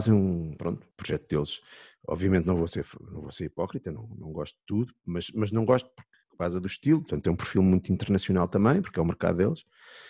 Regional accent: Santarém, Portugal; Sou de Santarém. Ribeira de Santarém.

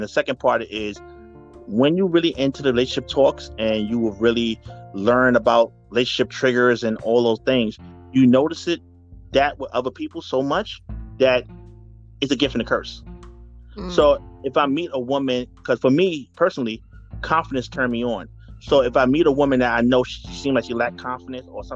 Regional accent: Bronx, New York, United States; I'm from the Bronx.

